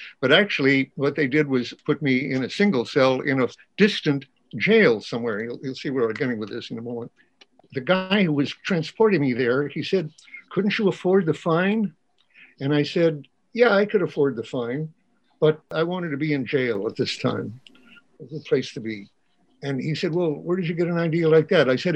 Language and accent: English; United States; And I really felt, I'm an American citizen, the time for this is to be in jail protesting this.